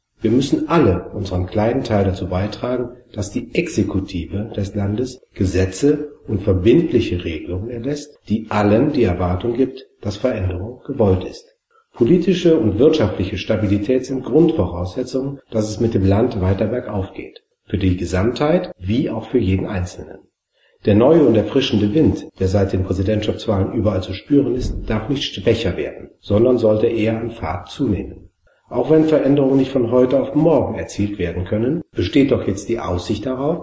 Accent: North Rhine-Westphalia, Germany; now in Timișoara, Romania; In meiner Heimat in der Nähe von Köln sagt man, et gut wie't gut und es ist noch immer alles gut hier.

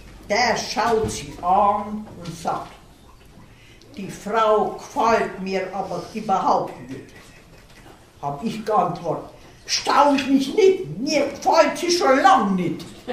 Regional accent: Deta, Timiș County, Romania; moved away as an adult; 33 Jahre bin ich fort von Detta, aber die schönsten 30 Jahre habe ich da erlebt.

